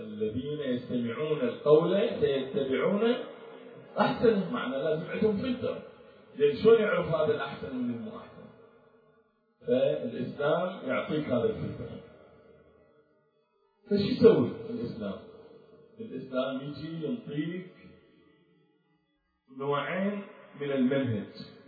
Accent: Iraq; يعني تتلاعب مثلا عندنا في العراق تتذكرون

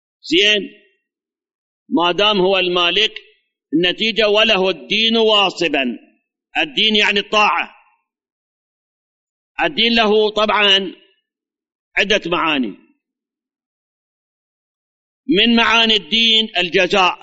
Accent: Iraq

